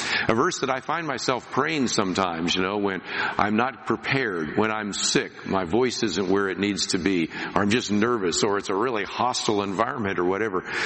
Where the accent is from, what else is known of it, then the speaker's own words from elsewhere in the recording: Berkeley, California, United States; Growing up in Berkeley, I saw some people that had pharmacological visions